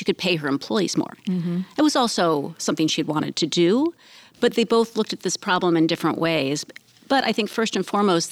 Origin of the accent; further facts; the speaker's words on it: Minneapolis, Minnesota, United States; I grew up outside of Minneapolis, so I'm not unfamiliar with farming